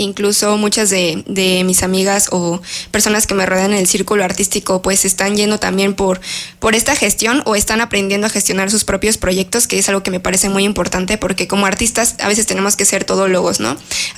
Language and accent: Spanish; San Juan del Río, Querétaro, Mexico; now in Querétaro, Mexico; Yo soy de San Juan del Río. Y posterior, pues, inicié la carrera de artes visuales en San Juan. Sí. Y a mitad de la carrera me cambié acá a Querétaro.